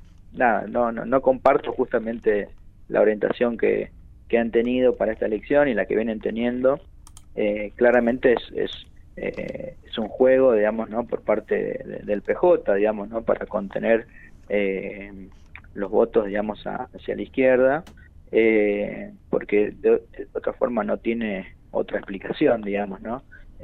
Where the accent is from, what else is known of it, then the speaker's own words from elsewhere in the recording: San Juan, Argentina; born there; now in Cipolletti, Argentina; Soy nacido en San Juan, valga la aclaración. Ya vivo acá hace unos años, en Cipolletti exactamente.